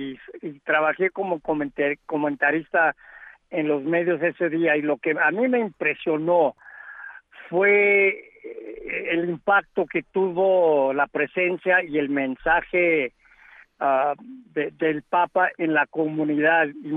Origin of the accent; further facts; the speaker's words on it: El Paso, Texas, United States; Soy oriundo del Paso